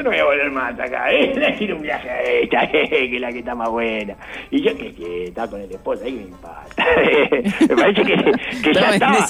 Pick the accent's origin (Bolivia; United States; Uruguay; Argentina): Uruguay; Esos somos los uruguayos opinando de la guerra.